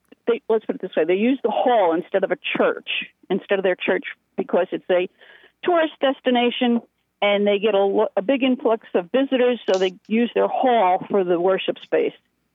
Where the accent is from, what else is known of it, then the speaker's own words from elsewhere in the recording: New Jersey, United States; because I'm Italian from New Jersey, and so my blood pressure is through the roof.